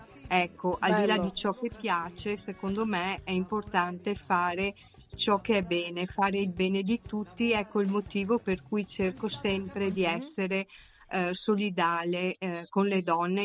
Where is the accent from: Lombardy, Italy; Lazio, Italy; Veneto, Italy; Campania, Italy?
Campania, Italy; Ricigliano; also born or lived in Potenza; sono della Campania, di Ricigliano, ai confini con la Basilicata, però mi sento più lucana anche perché i miei studi li ho conseguiti lì a Potenza.